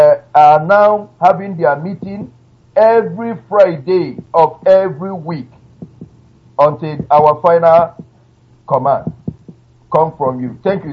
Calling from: United Arab Emirates; I am calling from United Arab Emirates, and I heard from Nkerifin in Kano East local government area of Biafra land.

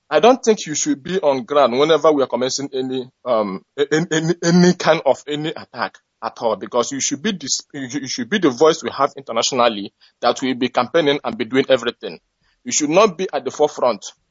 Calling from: Thailand; I'm calling from Thailand.

